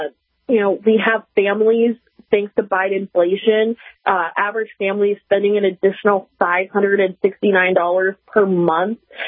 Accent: Minnesota, United States; I know in South Dakota and North Dakota, gas prices are similar to my home state of Minnesota, hovering around $4.61-$4.62 on average.

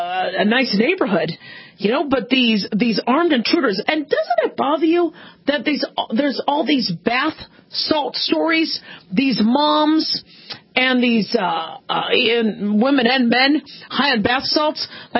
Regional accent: Phoenix, Arizona, United States; I mean, I grew up in Phoenix.

